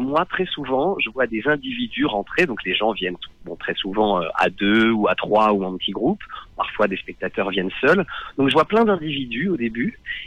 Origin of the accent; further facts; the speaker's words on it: Hauts-de-France, France; Moi j'ai passé mon enfance dans le Nord-Pas-de-Calais.